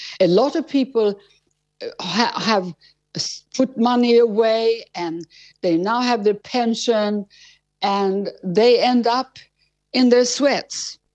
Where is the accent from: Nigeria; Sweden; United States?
Sweden; moved away as an adult; you have to remember, I came from Sweden and I'd never lived with anyone.